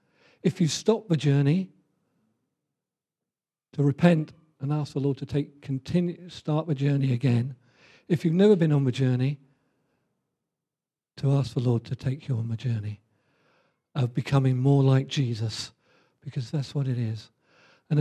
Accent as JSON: {"language": "English", "region": "England", "country": "United Kingdom", "tie": "born there", "said": "I was born in England, but I was reborn into the kingdom of God."}